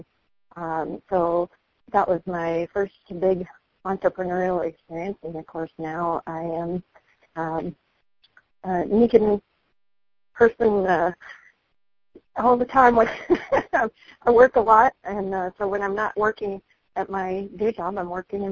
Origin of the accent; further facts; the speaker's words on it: Dallas, Texas, United States; also born or lived in Minnesota / Los Angeles; now in Olympia, United States; So originally from Dallas and then went to school up in Minnesota, and then spent about 10 years in Los Angeles, and now I'm in the Olympia, Washington area.